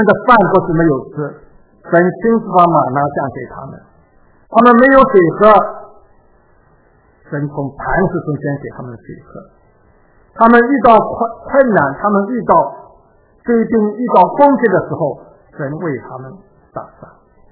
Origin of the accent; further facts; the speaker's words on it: China; now in United States; 我们今天我们从中国来到美国